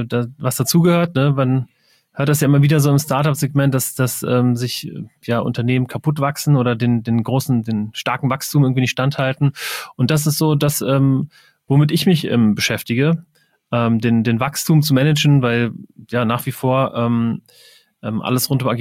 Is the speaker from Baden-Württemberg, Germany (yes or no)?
no; Wiesbaden, Hesse, Germany; Also ich komme aus Wiesbaden.